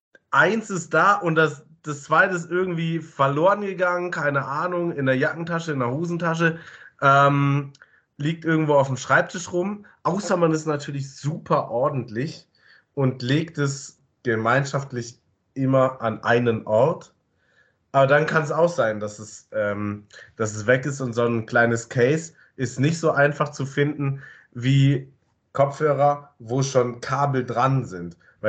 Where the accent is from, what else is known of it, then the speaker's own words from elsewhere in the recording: Hamburg, Germany; also klar, als Hamburger